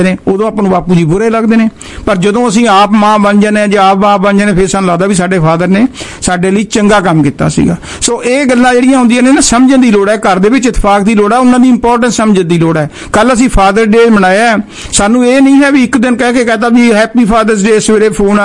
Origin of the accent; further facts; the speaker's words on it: Barnala, Punjab, India; ਮੈਂ ਬਰਨਾਲੇ ਸ਼ਹਿਰ ਤੋਂ ਹਾਂ